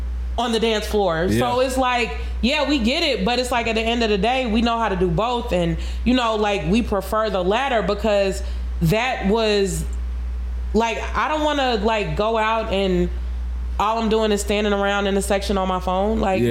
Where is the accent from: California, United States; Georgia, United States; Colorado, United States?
Georgia, United States; Atlanta; Like, okay, I'm from the West Side, right? So we had, like, the Pool Palace. We had Club Crucial, which is, like, if you've never been a Crucial or if you've never come through Crucial, then you can't say you're from Atlanta for real